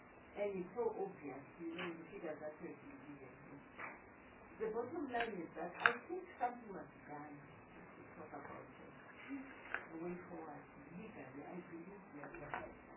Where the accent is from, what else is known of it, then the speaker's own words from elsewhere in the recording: North West, South Africa; I'm from the Northwest, you know, that brings those people, because we have villages like Masibudule, Stilford Fontaine, where people didn't have access to media.